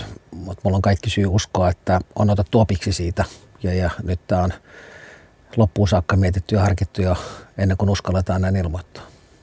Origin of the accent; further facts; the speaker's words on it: Helsinki, Uusimaa, Finland; Ja Suutarilan viereinen kaupunginosa on Puistoloa, mistä minä olen kotoisin